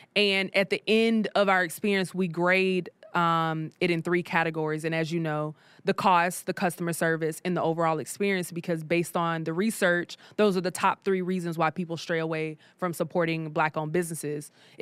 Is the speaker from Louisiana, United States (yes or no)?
no; South Carolina, United States; now in Atlanta, United States; Like, I'm from South Carolina. I, you know, my dad was here, but I didn't really know anybody. And I've come to Atlanta